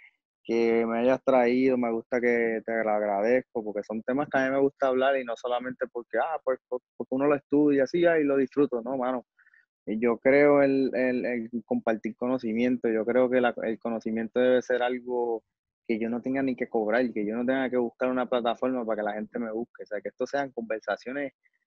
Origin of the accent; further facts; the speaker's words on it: Puerto Rico; por lo menos en nosotros como puertorriqueños, y como seres humanos, cuestionar eso